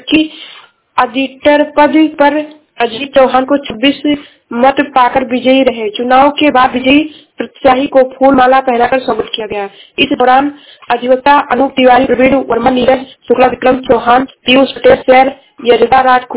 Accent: Uttar Pradesh, India; मैं जिला श्रावस्ती से हूँ।

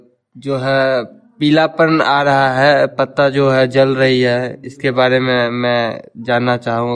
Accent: Kevta, India; मैं केवटा पंचायत से हूँ।

